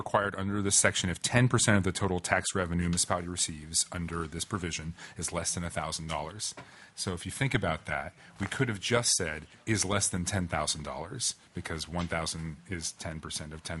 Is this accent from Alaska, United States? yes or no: yes; Cordova, Alaska, United States; thinking back to the commercial fishermen that I grew up with in Cordova